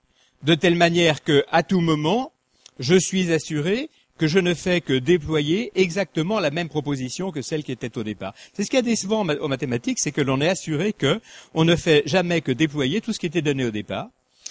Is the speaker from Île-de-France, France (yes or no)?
no; Lyon, Auvergne-Rhône-Alpes, France; Chacun remarque que je suis lyonnais, ce que je n'ai jamais caché.